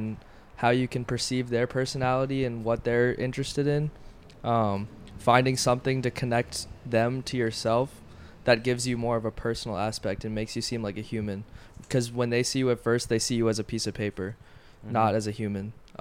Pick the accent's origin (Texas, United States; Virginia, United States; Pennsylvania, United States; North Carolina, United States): Virginia, United States; Richmond; he noticed that I was from Richmond.